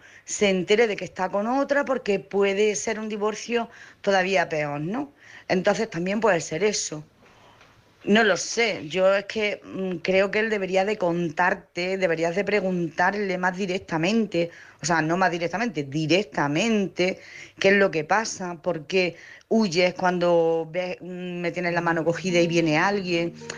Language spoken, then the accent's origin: Spanish; Jaén, Andalusia, Spain; soy de Jaén.